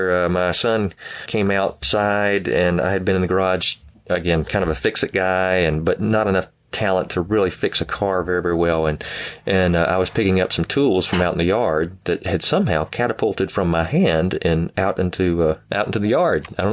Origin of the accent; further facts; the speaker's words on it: Southern United States, United States; accent: southern; hearing my southern accent and go, I'd love to hear what that sounded like, southern twang